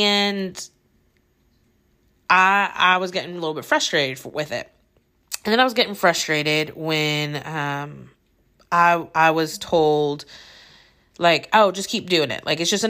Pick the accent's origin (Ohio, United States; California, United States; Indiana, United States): Indiana, United States; My husband is from Texas, and he is freaking out about it, but I am from Northern Indiana, and I'm like, it's just a normal winter.